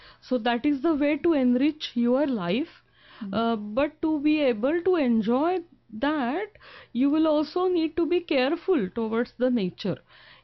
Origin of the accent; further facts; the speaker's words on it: India; I grew up in India, and in India the Ayurveda is blended with the festivals and daily rituals.